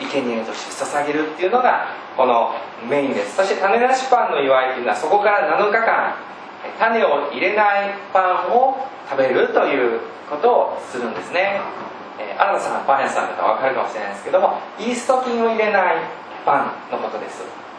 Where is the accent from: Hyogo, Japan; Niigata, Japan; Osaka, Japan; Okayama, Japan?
Osaka, Japan; Kishiwada; born there; 僕は岸和田に生まれたので